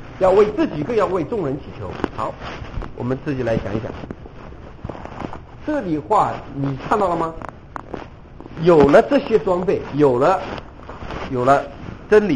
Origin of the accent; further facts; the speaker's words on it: China; 我们中国人只能说昨天啊，来表示这个事情是发生的事情